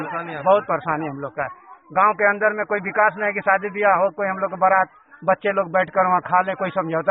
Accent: Nai Bazar, Uttar Pradesh, India; नई बाजार मेरा मौजा पड़ता है, जिला गाजीपुर है

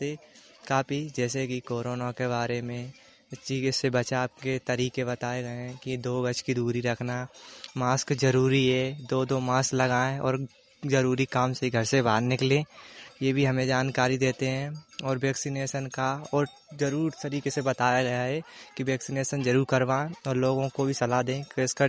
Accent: Dolwa, India; मैं ग्राम डोलवा से हूँ

